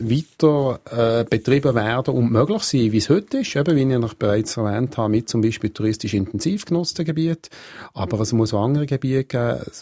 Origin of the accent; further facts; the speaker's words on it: Bern, Switzerland; also born or lived in Graubünden / Ticino / Valais; Meine Mutter ist eine Holländerin. Aufgewachsen bin ich in Bern. Die letzten 25 Jahre habe ich aber im Schweizer Alpenraum gelebt, im Graubünden, im Tessin, im Wallis und jetzt im Berner Oberland. Und ursprünglich von meiner Vaterseite her bin ich Walser.